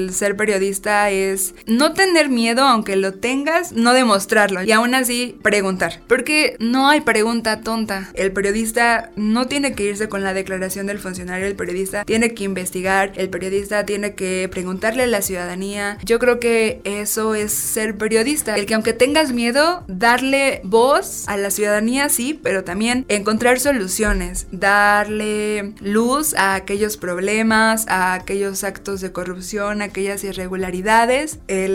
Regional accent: Cuernavaca, Morelos, Mexico; born there; soy morelense de nacimiento, nací en Cuernavaca, Morelos, un 1 de agosto de 1992. Justo este año voy a cumplir 30.

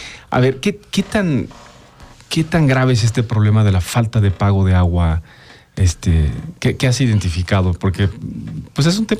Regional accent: Mexico; Soy mexicano, el agua es de los mexicanos

